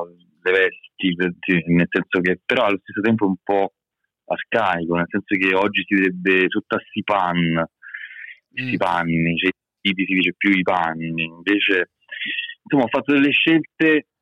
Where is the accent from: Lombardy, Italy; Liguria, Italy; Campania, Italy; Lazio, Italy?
Campania, Italy; Naples; Poi io da napoletano sono stato derubato in tutte le parti del mondo